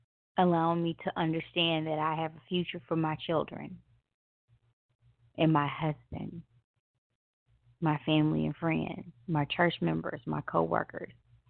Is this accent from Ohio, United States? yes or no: no; Memphis, Tennessee, United States; I am from Memphis, Tennessee, the site where Dr. King was assassinated.